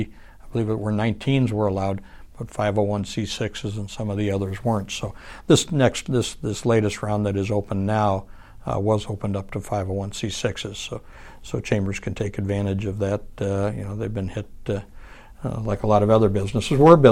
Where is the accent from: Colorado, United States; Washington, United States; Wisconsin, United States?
Wisconsin, United States; My home state of Wisconsin, they can have their winters.